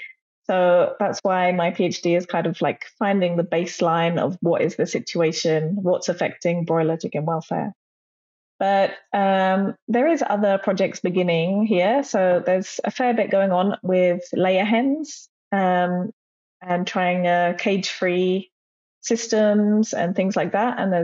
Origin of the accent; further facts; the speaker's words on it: England, United Kingdom; now in Indonesia; I'm originally from England, but I live in Indonesia. I've been here for about 9 years now.